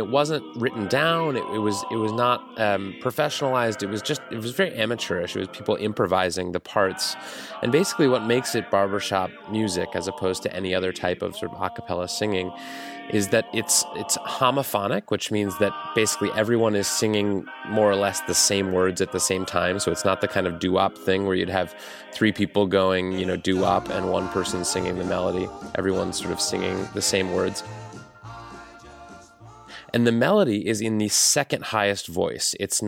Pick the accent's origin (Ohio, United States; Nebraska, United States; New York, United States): Ohio, United States; So I grew up in Northern Ohio